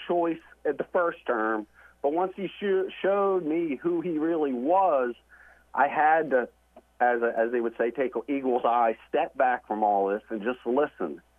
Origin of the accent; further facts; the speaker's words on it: Middle River, Maryland, United States; also born or lived in Essex; I grew up in the Middle River, Essex. I grew up there. I was born and raised, all of this.